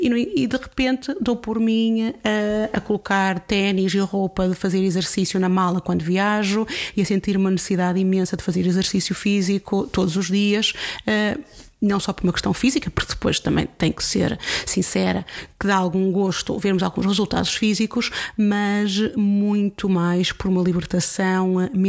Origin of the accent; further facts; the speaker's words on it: São João da Madeira, Aveiro, Portugal; moved away as an adult; also born or lived in Braga; now in Lisbon, Portugal; Eu sou do distrito de Aveiro, mais propriamente São João da Madeira, a 30 km ao sul do Porto, para quem não conhece, mas só vivi em São João até terminar o liceu. Depois fiz todos os meus estudos académicos na Universidade de Braga